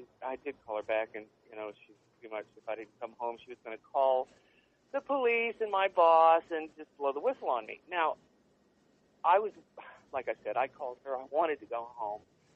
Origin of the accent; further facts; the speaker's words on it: Fort Wayne, Indiana, United States; born there; I was born in Fort Wayne, Indiana.